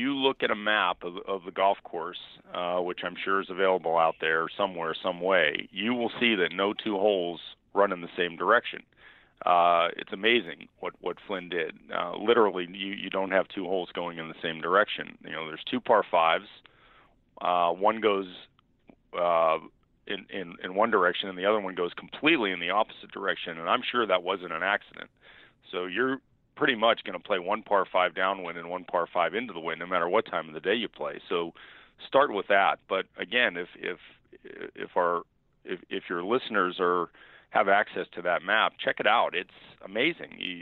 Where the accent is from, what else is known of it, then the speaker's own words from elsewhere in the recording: Pittsburgh, Pennsylvania, United States; now in New York, United States; I grew up in Pittsburgh, but now I'm a New Yorker. I've lived now in the New York area longer than I lived in Pittsburgh, so I'm pretty partial.